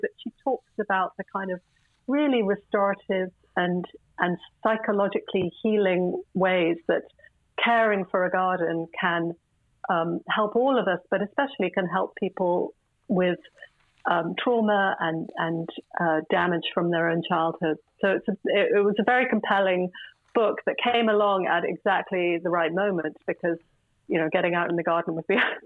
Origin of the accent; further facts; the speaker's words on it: United Kingdom; born there; also born or lived in United States; But as a British person by birth, and then spending 30 years in America, I've come back to Britain